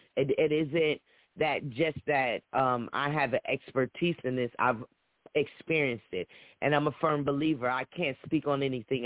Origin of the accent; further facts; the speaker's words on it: Rochester, New York, United States; but most of them are from New York, my hometown, Rochester, New York.